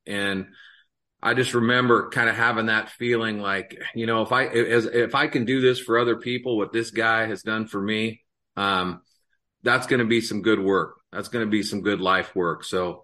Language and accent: English; Portland, Oregon, United States; I grew up in North Portland, which was a pretty rough neighborhood as far as Portland goes